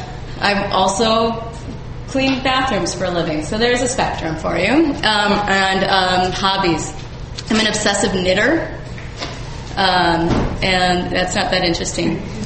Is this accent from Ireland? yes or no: no; Milwaukee, Wisconsin, United States; My hometown, I'm from Milwaukee, Wisconsin. Comes out sometimes in embarrassing words that I say, or in my love of the Packers.